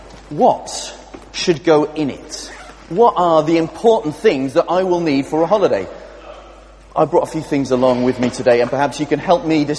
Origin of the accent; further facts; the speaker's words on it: Wales, United Kingdom; I'm taking it because I'm Welsh.